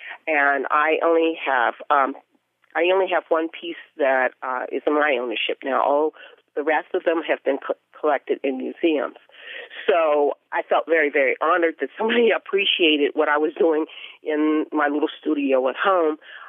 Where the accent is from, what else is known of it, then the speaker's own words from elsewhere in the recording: Pittsburgh, Pennsylvania, United States; Pittsburgh, Pennsylvania, which is my hometown. I am now in Pittsburgh, Pennsylvania. I have been here for over 40 years.